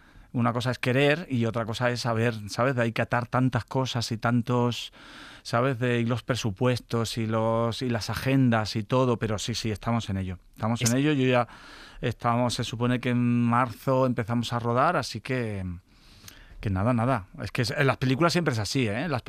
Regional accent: Seville, Andalusia, Spain; Yo crecí en el Parque Alcosa.

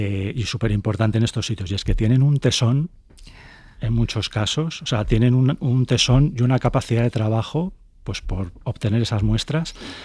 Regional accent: Madrid, Community of Madrid, Spain; Sí, o sea, yo soy de Madrid, del centro de Madrid, absolutamente.

